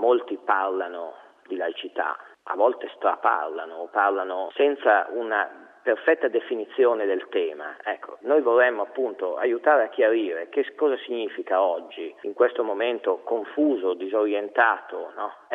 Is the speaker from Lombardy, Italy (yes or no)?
yes; Pavia, Lombardy, Italy; sono di Pavia e sono ricercatore universitario